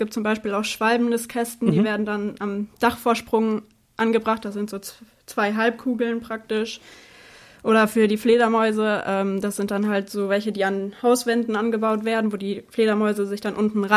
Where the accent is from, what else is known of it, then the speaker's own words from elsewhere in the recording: Lower Saxony, Germany; Also ich komme schon hier aus dem Emsland.